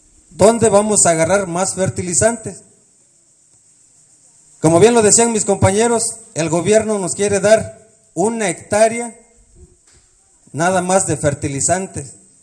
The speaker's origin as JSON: {"language": "Spanish", "town": "Acatepec", "region": "Guerrero", "country": "Mexico", "said": "Yo vengo del municipio de Acatepec."}